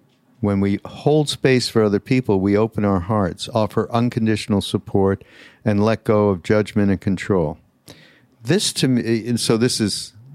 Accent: Canada; I'm from Canada

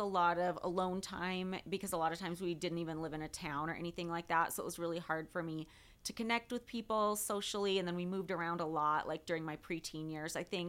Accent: Alaska, United States; also born or lived in Oregon; I grew up in Oregon and in Alaska, and my story is so much more boring than the one that lives online, apparently. We moved from Oregon to Alaska when I was about 3. We lived there until I was 10, and we lived on Prince of Wales Island, so it was very rural.

